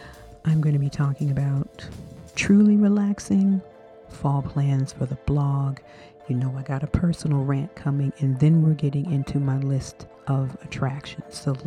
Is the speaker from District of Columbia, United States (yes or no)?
yes; Washington, District of Columbia, United States; now in Virginia, United States; I was born in Washington, D.C., born and raised in Washington, D.C. And I live in Virginia, which is a surrounding suburb.